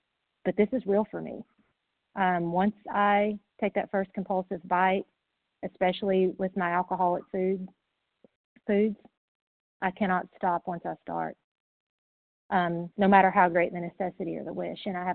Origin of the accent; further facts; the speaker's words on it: Tennessee, United States; Initials got a little mumbled. That's okay. And I'm from East Tennessee.